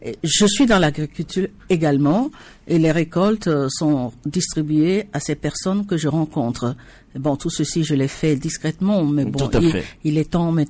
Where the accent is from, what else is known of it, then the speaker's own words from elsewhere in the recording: Togo; moved away; ça fait des années que j'ai quitté le Togo, mais bon, mon pays m'appelle dans mon âme et dans ma conscience.